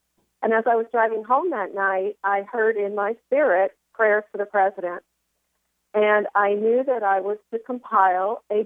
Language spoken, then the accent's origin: English; Raleigh, North Carolina, United States; Well, I'm in from Raleigh, North Carolina, but in the exact moment, I am in Myrtle Beach.